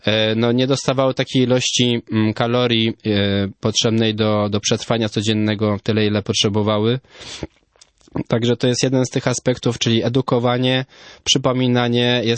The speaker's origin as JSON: {"language": "Polish", "town": "Łódź", "region": "Łódź Voivodeship", "country": "Poland", "said": "Sam jako łodzianin bywam tam często nawet prywatnie na spacerze."}